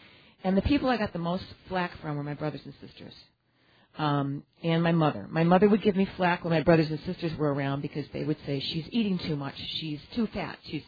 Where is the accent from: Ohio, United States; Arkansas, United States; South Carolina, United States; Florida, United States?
Ohio, United States; moved away as an adult; I'm actually originally from Ohio, but I lived here for 18 years.